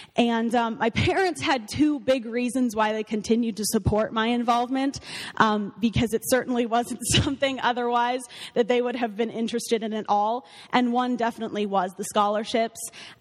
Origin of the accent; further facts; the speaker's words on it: Gering, Nebraska, United States; I grew up in Gearing, Nebraska, just a couple hours from here.